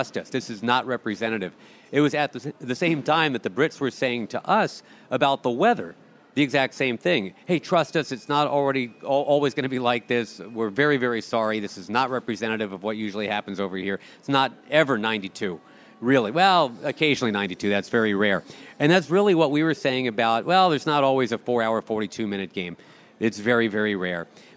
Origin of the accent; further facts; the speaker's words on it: Boston, Massachusetts, United States; Well, since we're from Boston